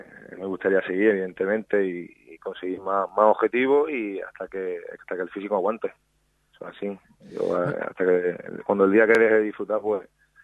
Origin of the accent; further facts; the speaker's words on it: Málaga, Andalusia, Spain; Estar en mi tierra con mi familia e intentar de llevar al Málaga donde tiene que estar.